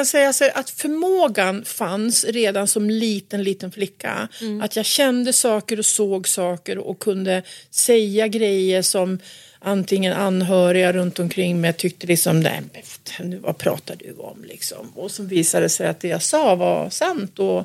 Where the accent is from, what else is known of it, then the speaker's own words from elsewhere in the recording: Gävleborg County, Sweden; När jag växte upp så växte jag upp på en gård ute uppe i Gästrikland.